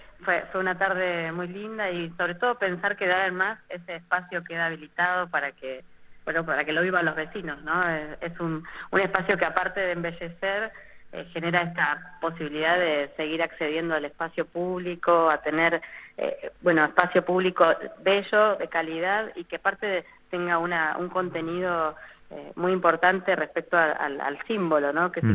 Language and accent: Spanish; Tierra del Fuego, Argentina; una cuestión muy constitutiva de la forma en que somos en Tierra del Fuego tiene que ver con que nuestra identidad, como signo distintivo, tiene la multiculturalidad